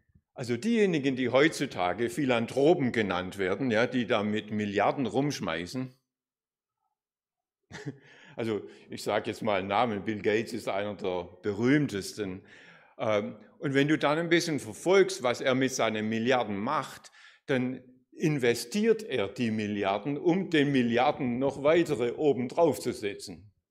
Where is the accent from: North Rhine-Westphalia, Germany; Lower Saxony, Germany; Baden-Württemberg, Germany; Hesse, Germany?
Baden-Württemberg, Germany; Nagold; Ich bin in Nagold zur Schule gegangen oder aufs Gymnasium.